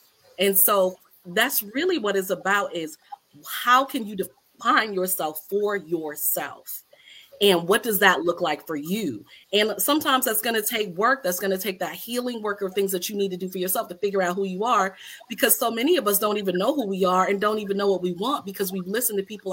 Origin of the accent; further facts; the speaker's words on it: Connecticut, United States; I'm originally from Connecticut, and my parents are first generation college.